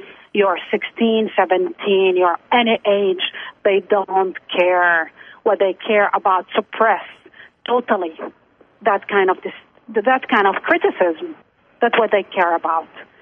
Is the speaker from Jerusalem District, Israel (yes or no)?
yes; Jerusalem, Jerusalem District, Israel; And I am from Jerusalem, lived all my life in Jerusalem, but I was born in Haifa.